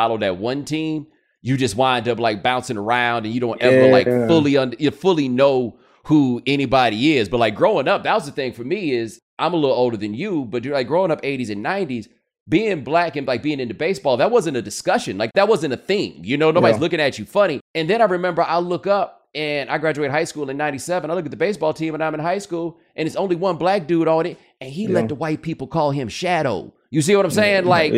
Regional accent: Houston, Texas, United States; I grew up in Houston, and Nolan Ryan was like the ultimate example in two ways.

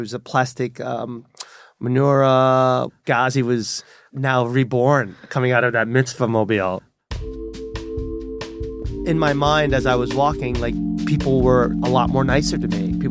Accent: Brooklyn, New York, United States; I said, well, I'm definitely from Brooklyn.

